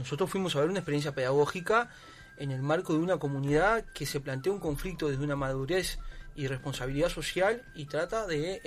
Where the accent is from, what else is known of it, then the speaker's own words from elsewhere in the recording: Uruguay; Los que venimos de Uruguay venimos por el movimiento sindical.